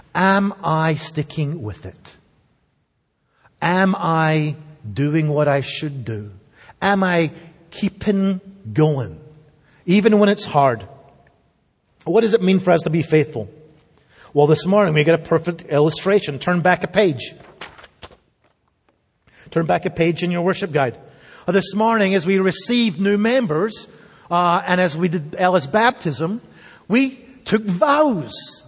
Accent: Scotland, United Kingdom; When I grew up in Scotland and the United Kingdom

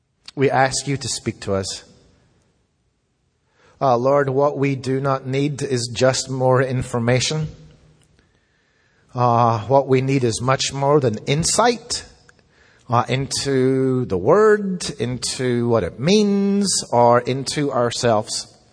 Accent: Scotland, United Kingdom; it was a great time to be a Scotsman in North America.

